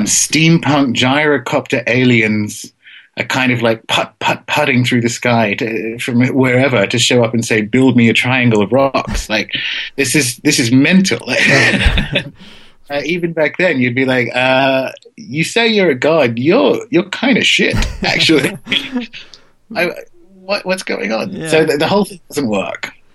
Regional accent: Australia; being Australian, I've been out in the desert

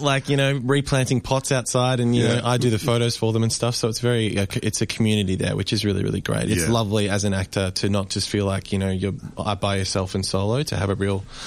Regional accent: Melbourne, Victoria, Australia; I was brought up and raised in Melbourne.

